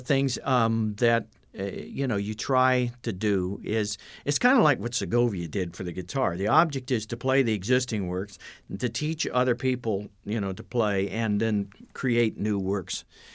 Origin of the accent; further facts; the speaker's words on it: Iowa City, Iowa, United States; I grew up in Iowa City, which is probably to you is the enemy, right? Because Illinois, the Hawkeyes. Never mind. Iowa City.